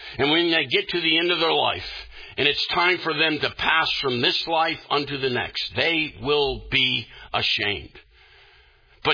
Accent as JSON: {"language": "English", "country": "United States", "tie": "born or raised there", "also_born_or_lived": "Uganda", "said": "See, I grew up in the United States, and our light that comes from our cities and reflects off the atmosphere, we never really know what dark is."}